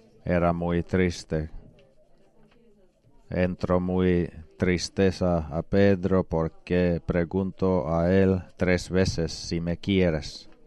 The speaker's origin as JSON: {"language": "Spanish", "town": "Kuusamo", "region": "North Ostrobothnia", "country": "Finland", "tie": "born or raised there", "second_language": "Spanish", "said": "También yo recuerdo mi pueblo, mi aldea en Kuusamo."}